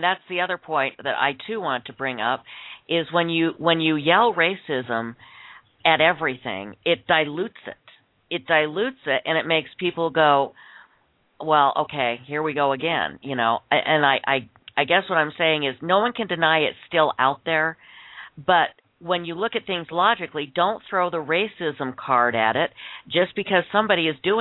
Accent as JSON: {"language": "English", "region": "Utah", "country": "United States", "tie": "born or raised there", "said": "I am certainly not going to comment on what the African-American experience is, because growing up in Utah, that would just be so arrogant and ridiculous of me."}